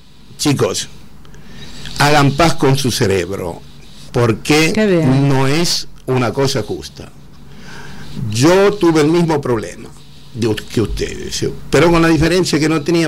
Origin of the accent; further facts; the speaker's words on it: Argentina; soy argentino y más argentino que ustedes